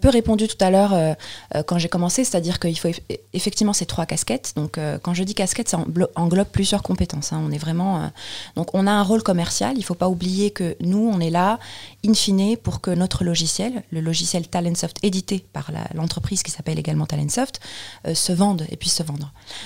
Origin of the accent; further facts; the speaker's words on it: Tunisia; now in France; moi je me considère toujours en tant que Tunisienne comme étranger proche de la France.